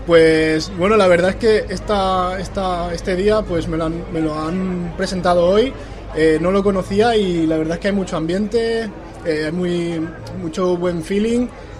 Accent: Barcelona, Catalonia, Spain; now in Alicante, Spain; Yo ahora mismo me siento alicantino, pero vengo de Barcelona.

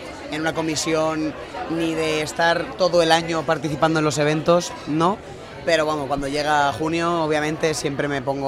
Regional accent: Alicante, Valencian Community, Spain; esta es mi tierra, la que me ha tocado y menos mal. O sea, quiero decir, lo especial que tiene para mí es que he nacido aquí.

